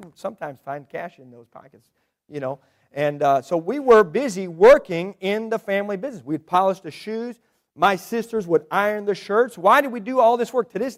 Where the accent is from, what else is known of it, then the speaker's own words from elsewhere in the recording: United States; we were born and raised in America, and so we were just visiting Italy at the time